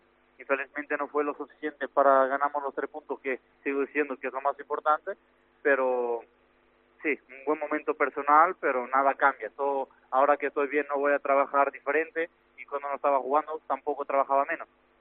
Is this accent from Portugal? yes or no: yes; Lisbon, Portugal; Spanish is a second language; Yo soy justo de la capital, de Lisboa.